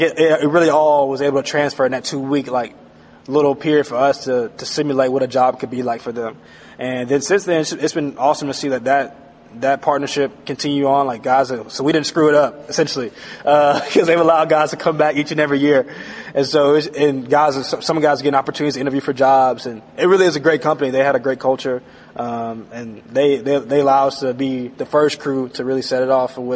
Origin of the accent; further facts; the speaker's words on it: Southeast, United States; And so I think we're all from the Southeast. We're a bunch of Southern boys out, heading out to California.